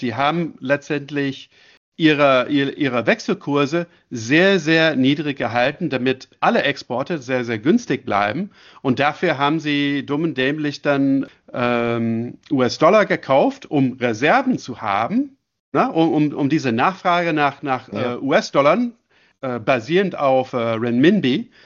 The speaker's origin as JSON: {"language": "German", "region": "Ontario", "country": "Canada", "said": "ich bin gebürtiger Kanadier, ich komme eben aus der Nähe von Toronto."}